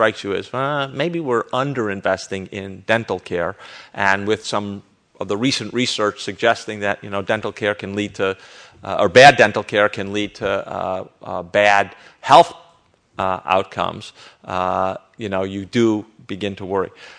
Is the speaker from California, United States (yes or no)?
no; Chicago, Illinois, United States; The Chicago Tribune, my hometown paper, predicted on the day of after the election that Dewey had beat him.